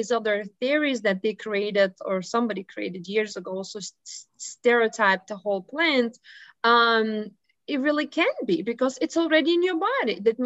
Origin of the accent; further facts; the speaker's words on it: Lithuania; now in Chicago, United States; I said, I'm from Lithuania, you know, and they thought I live in Lithuania, which is I live in Chicago.